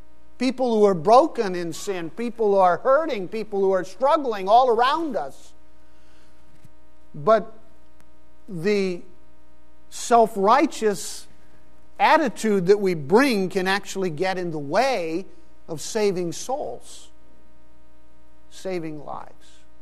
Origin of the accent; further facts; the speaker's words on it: Pakistan; I know growing up in Pakistan